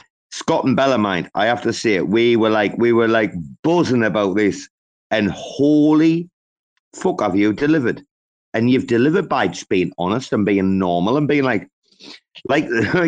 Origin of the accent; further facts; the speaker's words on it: England, United Kingdom; I grew up in a Spanish-speaking family. I'm from England, but like, you'd be surprised, right?